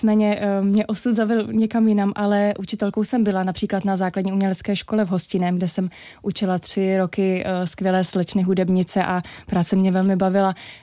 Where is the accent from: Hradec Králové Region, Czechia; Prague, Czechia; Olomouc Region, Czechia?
Hradec Králové Region, Czechia; Trutnov; Já jsem z Trutnova a Trutnov mám strašně moc ráda. Je to nádherné město pod Krkonošemi